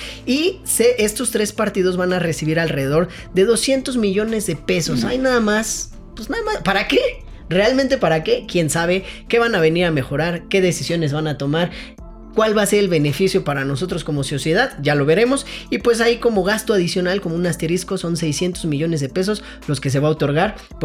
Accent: Mexico; lo ideal para el desarrollo de la política en México y para todos como mexicanos

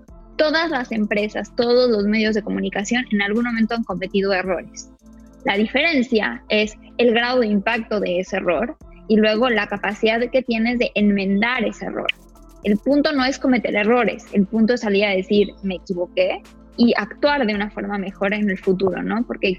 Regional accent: Mexico; pero pues también nosotros mismos como mexicanos, ¿qué ejemplo estamos dando, no?

